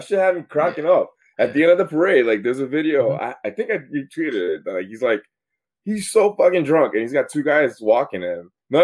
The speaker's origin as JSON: {"language": "English", "town": "Bronx", "region": "New York", "country": "United States", "said": "what I was gonna say is that we're from the Bronx, so like cursing is like a dialect for us."}